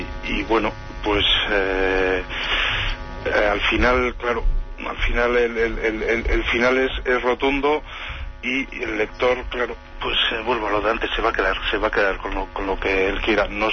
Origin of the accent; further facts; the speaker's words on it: Basque Country, Spain; que yo escribo desde aquí, soy vasco, ¿no?